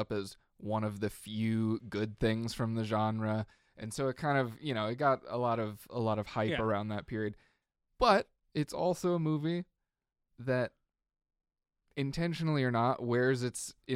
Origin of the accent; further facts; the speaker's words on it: United States; We're American.